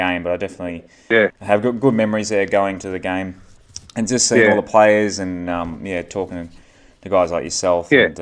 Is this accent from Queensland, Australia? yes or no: no; New South Wales, Australia; I grew up on the Central Coast and we'd drive all the way down from the Central Coast just to go to games